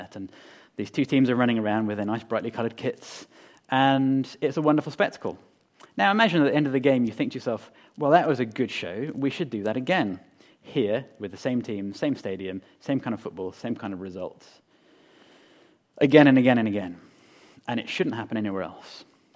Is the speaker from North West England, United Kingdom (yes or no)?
yes; Manchester, North West England, United Kingdom; I might not sound like I'm from Manchester, but I sort of am.